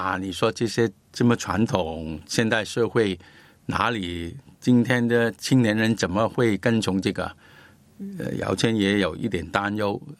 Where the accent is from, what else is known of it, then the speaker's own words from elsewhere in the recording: China; 箴言的智慧呢，也合乎我们中国人中庸之道的